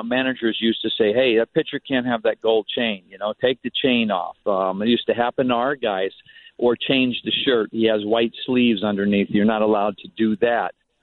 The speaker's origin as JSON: {"language": "English", "region": "Connecticut", "country": "United States", "said": "let them know that I'm from Connecticut if they didn't know."}